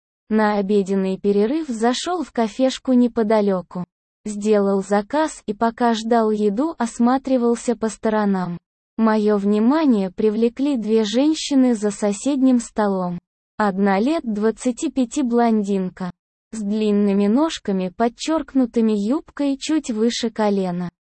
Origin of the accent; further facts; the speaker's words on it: Baku, Azerbaijan; Я азербайджанец, родом из Баку. Мне 34 года.